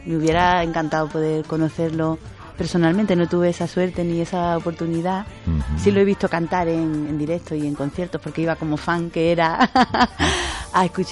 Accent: Málaga, Andalusia, Spain; now in Cádiz, Spain; Soy malagueña, pero hace algún tiempo ya resido allí en Cádiz.

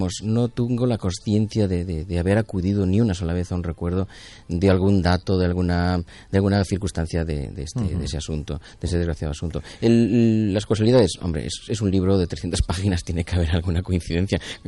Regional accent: Galicia, Spain; yo claro, como gallego conozco las realidades más o menos cercanas

